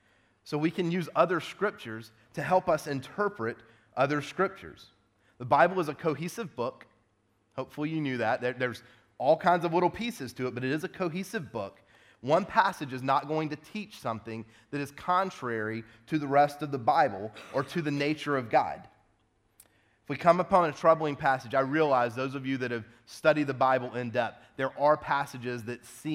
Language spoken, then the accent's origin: English; South Carolina, United States; But I know I speak weird. I'm from South Carolina. I apologize.